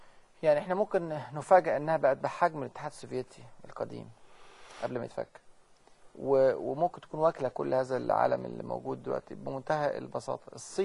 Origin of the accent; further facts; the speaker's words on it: Egypt; عرفت ان انا من مصر في الورقه اللي بملاها في البنك مصري